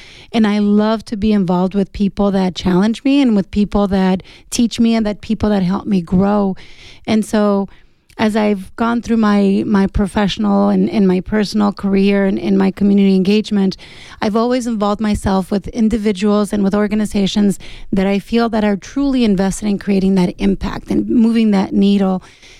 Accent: Mexico; now in Tucson, United States; So I came from Mexico. I came to school here. I fell in love with Tucson.

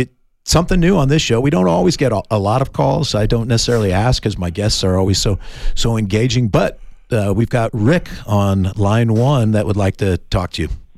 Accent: Whittier, California, United States; Yeah, I grew up in Whittier, California at the time. So back in 67, when Reagan was elected the first time, I was only 5 years old.

